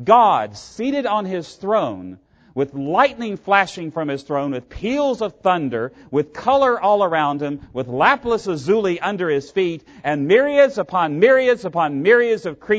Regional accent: Virginia, United States; Now, to you and me as Americans, that does not make a bit of sense. We have no monarchs. I come from Virginia. We have a great state flag.

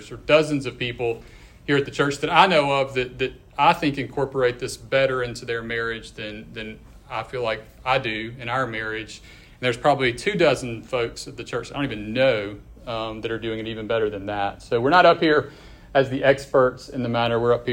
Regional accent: Brandon, Mississippi, United States; we're both from Jackson, sort of the Brandon area, actually. She's from Real Brandon, I'm from Reservoir Brandon.

